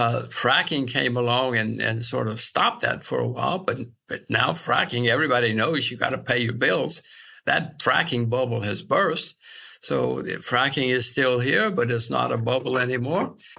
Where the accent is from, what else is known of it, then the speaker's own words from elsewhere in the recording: United States; I'm an American citizen, so I don't think I can buy Russia.